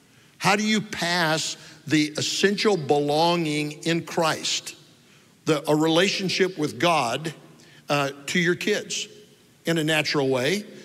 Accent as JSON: {"language": "English", "town": "Omaha", "region": "Nebraska", "country": "United States", "tie": "born or raised there", "moved": "yes", "lives_now": "Texas, United States", "said": "So I said I grew up in Omaha, Nebraska, and even though I've been in Texas since 1977, guess where my home is?"}